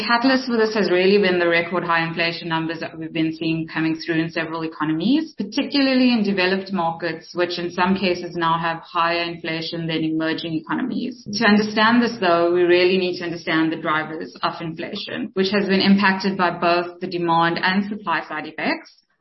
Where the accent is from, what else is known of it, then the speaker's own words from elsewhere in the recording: South Africa; You know, as a South African investor, I guess the question for most people are going to be what has been the impact on South African markets